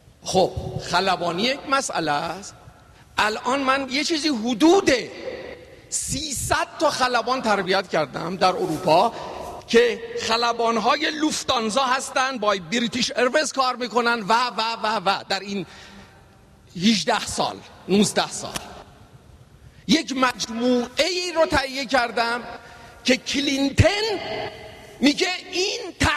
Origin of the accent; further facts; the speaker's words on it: Iran; دوست دارم بگم از ایران میام اول.